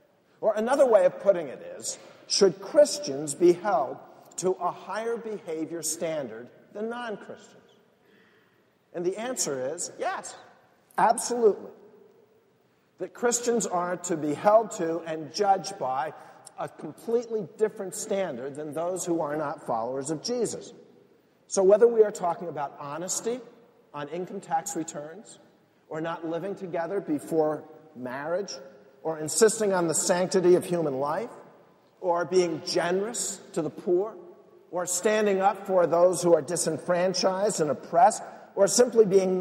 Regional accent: United States

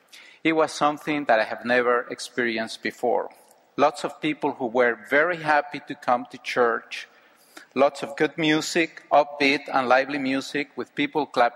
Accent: Mexico; I was born and raised in Mexico and grew up going to church every week.

